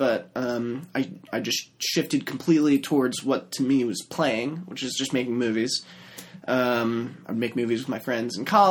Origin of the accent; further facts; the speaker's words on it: Maryland, United States; We grew up in Maryland.